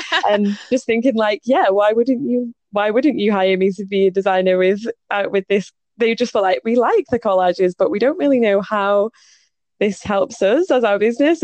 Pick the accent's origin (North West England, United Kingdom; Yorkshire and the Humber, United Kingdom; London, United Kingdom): North West England, United Kingdom; Manchester; growing up in Manchester, you do generally meet quite a lot of people who are very similar to you